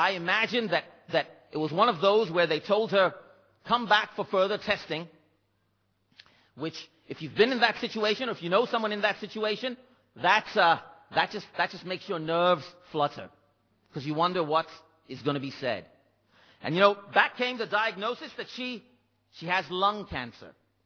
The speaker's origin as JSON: {"language": "English", "country": "India", "said": "places because of my father's job. We traveled around. But every couple of years, we would go back to my home country of India."}